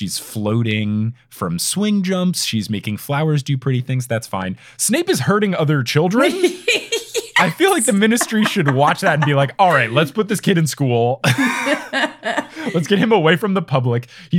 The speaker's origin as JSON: {"language": "English", "region": "New Jersey", "country": "United States", "tie": "born or raised there", "said": "I did a tennis camp in the summers when I was growing up in New Jersey."}